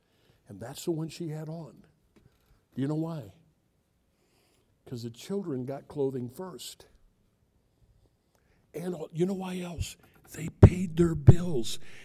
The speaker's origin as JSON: {"language": "English", "country": "United States", "said": "I'm always an American."}